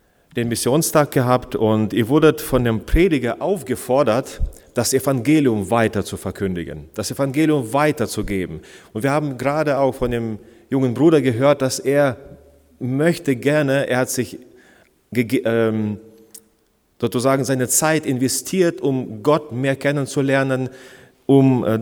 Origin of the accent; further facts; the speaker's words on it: Schneverdingen, Lower Saxony, Germany; ich bin heute hier bei euch mit meiner lieben Frau Ina. Wir kommen aus Schneverdingen, wir sind da auch in einer Gemeinde, eine Bibelgemeinde.